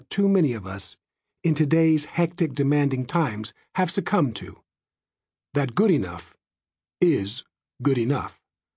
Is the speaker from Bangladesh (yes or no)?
yes; Bangladesh; moved away as an adult; now in United States; As a child growing up in Bangladesh, I never dreamed that I would enjoy the life I've lived. After moving thousands of miles away to start a new life in the United States